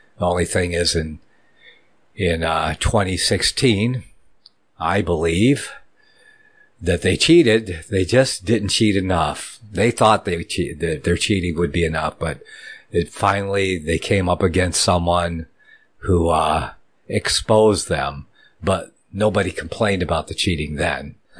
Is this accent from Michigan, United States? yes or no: yes; Ann Arbor, Michigan, United States; born or raised there